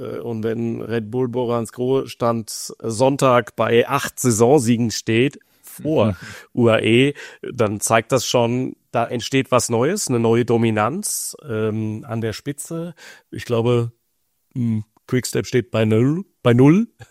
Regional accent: Frankfurt, Hesse, Germany; Ich habe das selbst in meiner Heimatstadt Frankfurt früher erlebt, am Bornheimer Hang.

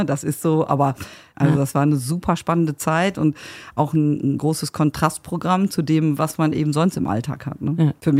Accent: Recklinghausen, North Rhine-Westphalia, Germany; Ich bin ja in Recklinghausen aufgewachsen.

